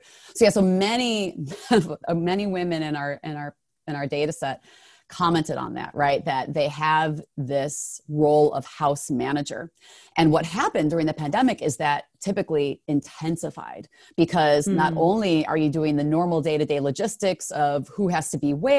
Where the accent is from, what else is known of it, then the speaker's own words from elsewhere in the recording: Chicago, Illinois, United States; I'm a Chicago native. I'm from the Midwest.